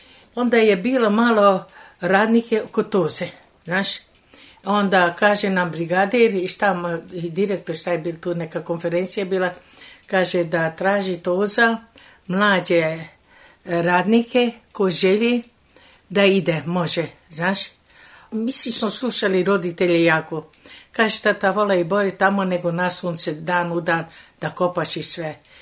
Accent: Kikinda, Vojvodina, Serbia; U Kikindu. E, išla sam u školu osnovnu u Feškvaru Kikindu, dva osnovna razreda.

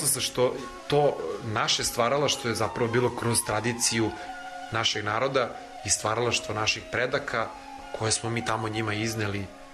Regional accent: Serbia; čak i kod nas u Srbiji to više ne zna mnogo ljudi

